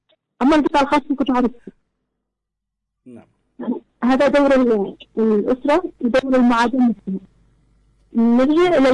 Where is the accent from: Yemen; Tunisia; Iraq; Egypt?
Yemen; وكذلك سنك ضعيف ومكلف عندنا في اليمن مقارنة بغيره من الدول.